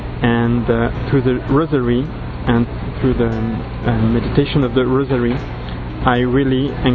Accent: France; now in Geneva, Switzerland; j'ai 41 ans, je suis marié, je suis français et j'habite à Genève en Suisse

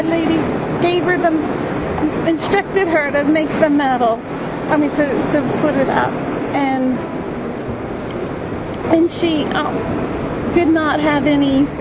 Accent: United States; now in Germany; I'm from the United States, but for the last 7 years, my husband and I and our three sons have been living in Germany for my husband's job.

